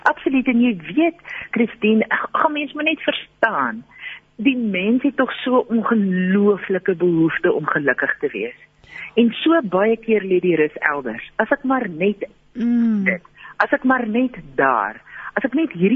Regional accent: Johannesburg, Gauteng, South Africa; ek is Johannesburger en ek het 'n redelike tyd in die Kaap spandeer op 'n projek

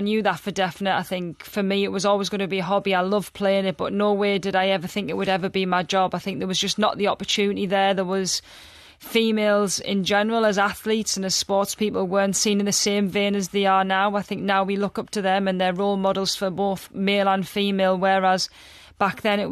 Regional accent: Sunderland, North East England, United Kingdom; I think as a young girl growing up in Sunderland and just loving football

